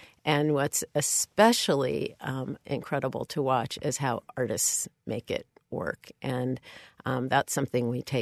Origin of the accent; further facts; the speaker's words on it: Los Angeles, California, United States; I came from Los Angeles, where I had lived pretty much my whole life, with the exception of a stint in New York during graduate school.